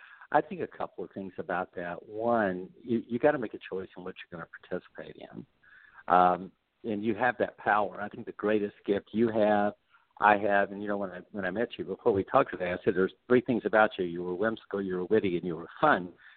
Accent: Louisiana, United States; You know, growing up in Louisiana, you know, when someone dies in New Orleans, we have a parade.

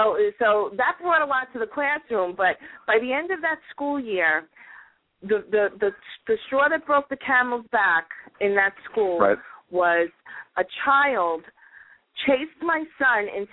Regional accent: New York, United States; You know, my son, I'm from New York.

